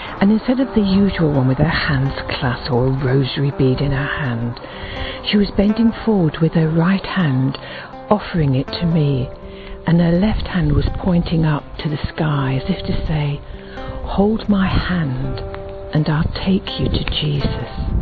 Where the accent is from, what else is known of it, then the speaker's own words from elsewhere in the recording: England, United Kingdom; I come from England